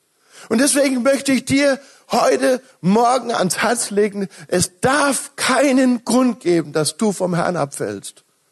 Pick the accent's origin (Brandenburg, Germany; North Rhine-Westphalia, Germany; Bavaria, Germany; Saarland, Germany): Bavaria, Germany; Und ich komme ja aus Bayern, zwar kein richtiger Bayer, ne? Wir Franken sind ja was Besonderes, wir sind Nordbayern, ne?